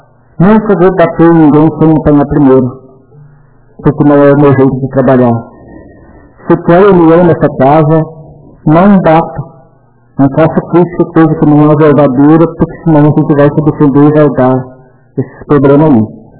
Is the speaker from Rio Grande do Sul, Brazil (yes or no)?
yes; Barão do Triunfo, Rio Grande do Sul, Brazil; A cidade que aonde nasci e me criei, tenho muito orgulho de ser baronense.